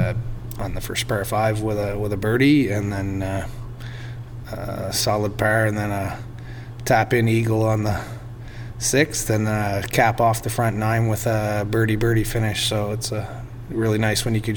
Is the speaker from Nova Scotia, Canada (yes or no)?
yes; Halifax, Nova Scotia, Canada; born or raised there